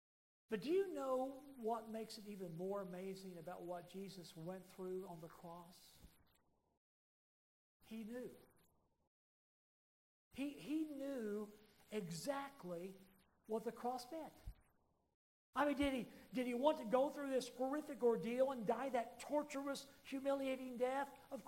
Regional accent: Oklahoma, United States; the fellowship I grew up in Oklahoma.

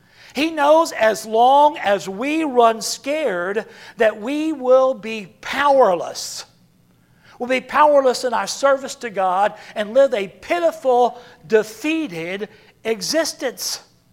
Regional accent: the South, United States; I'm from the South. You ever seen a jackrabbit run?

